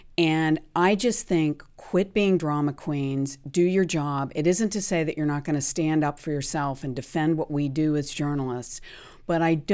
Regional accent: United States; as an American woman in a world where Americans are targeted

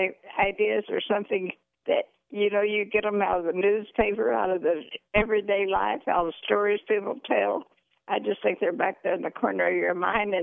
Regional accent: Oklahoma City, Oklahoma, United States; I did. I grew up in Oklahoma City.

